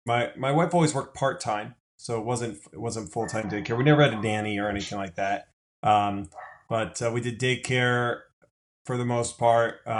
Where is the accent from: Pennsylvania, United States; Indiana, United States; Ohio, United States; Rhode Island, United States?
Pennsylvania, United States; Philadelphia; now in Michigan, United States; I'm from Philadelphia originally.